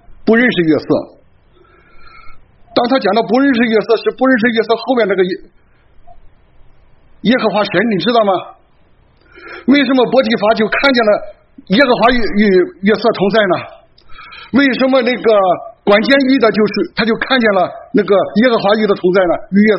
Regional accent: China; 这是我们人往往都有这个毛病，尤其我们中国人是人无远虑必有近忧的，远处是虑，近处是忧，没有喜乐

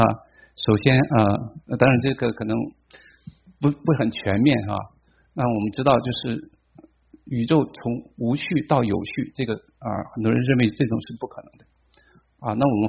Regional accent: China; 就像我们从大陆来，第一个坎儿就是说

